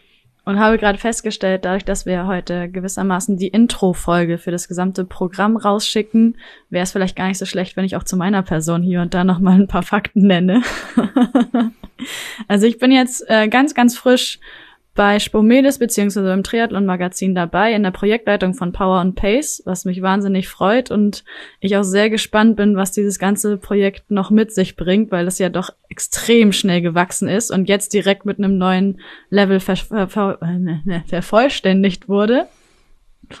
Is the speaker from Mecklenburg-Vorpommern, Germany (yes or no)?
yes; Rostock, Mecklenburg-Vorpommern, Germany; born there; now in Hamburg, Germany; Und als Nordlicht bin ich in Hamburg natürlich trotzdem auch gut aufgehoben, weil ich nämlich gebürtige Rostockerin bin.